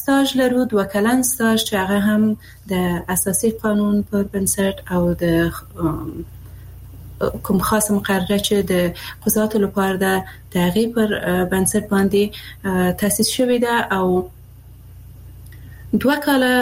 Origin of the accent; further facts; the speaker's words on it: Afghanistan; زه د افغانستان یو هغه میرمن یم